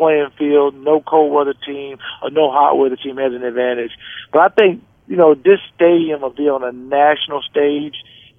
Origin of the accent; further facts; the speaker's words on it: Jacksonville, Florida, United States; They even had one in my hometown, Jacksonville, Florida, where the weather was a little cool.